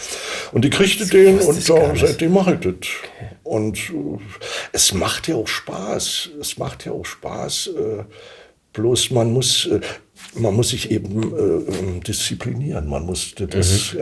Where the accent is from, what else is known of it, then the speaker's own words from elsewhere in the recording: Germany; Der war beim Zirkus in der DDR, wo ich herkomme